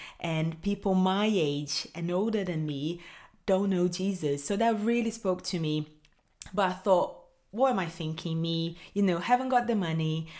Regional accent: Rio de Janeiro, Brazil; And yeah, I grew up in Brazil

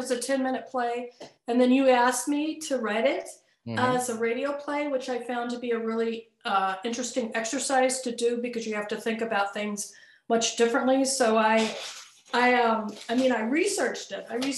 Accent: Colorado, United States; I did a collaboration about Columbine, since I'm from Colorado.

